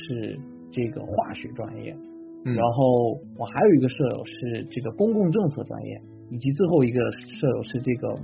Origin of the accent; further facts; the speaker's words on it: Xiamen, Fujian, China; now in Seattle, United States; 然后我来自中国福建厦门